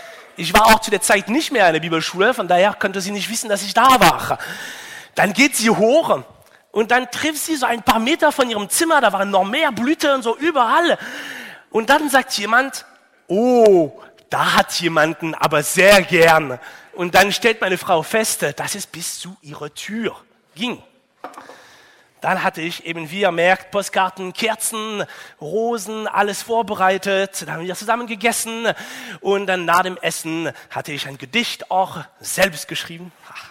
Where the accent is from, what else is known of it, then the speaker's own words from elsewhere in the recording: France; Als Franzose kann ich natürlich eine ganze Menge über romantische Beziehungen erzählen.